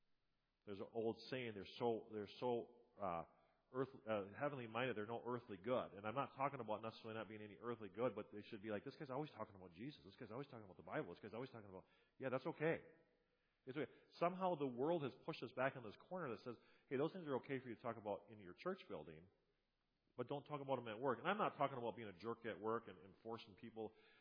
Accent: United States

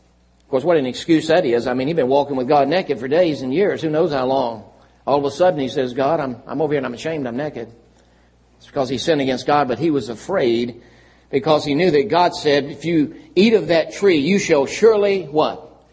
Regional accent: Lynchburg, Virginia, United States; when I was growing up in Lynchburg, Virginia, there were always bullies on the playground.

